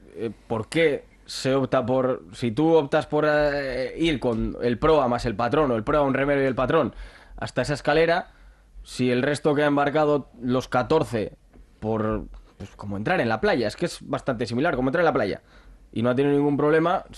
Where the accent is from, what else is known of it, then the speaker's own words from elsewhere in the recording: Castro Urdiales, Cantabria, Spain; en el pueblo, porque yo soy de Castro, no podemos tener el pantalán puesto hasta junio